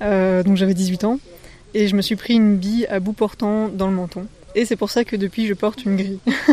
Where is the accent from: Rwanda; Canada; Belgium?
Belgium; now in Lille, France; je suis belge mais je vis à Lille.